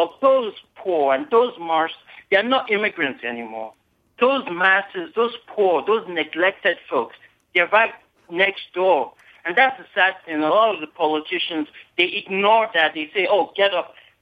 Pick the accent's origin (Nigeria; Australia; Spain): Nigeria; now in United States; I'm an immigrant from Nigeria. I have an engineering degree from LSU.